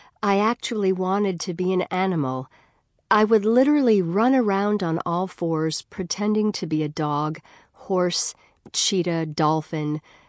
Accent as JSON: {"language": "English", "town": "San Diego", "region": "California", "country": "United States", "tie": "born or raised there", "said": "I've always loved the outdoors, the mountains and ocean alike, and growing up in San Diego allowed me to explore both of these diverse ecosystems."}